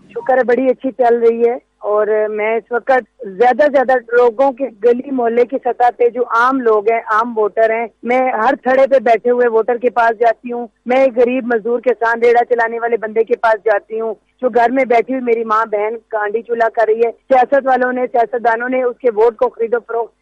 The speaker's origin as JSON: {"language": "Urdu", "country": "Pakistan", "tie": "born or raised there", "said": "میری پرورش میری پیدائش اسی علاقے کی ہے، اور میں چاہوں گی، میں نے بچپن سکول یہاں پیدل جا کے کچی گلیوں سے گندی نالیوں سے گزر کے میں گئی ہوں، پیدل میں وقار شاہ کالج گئی ہوں،"}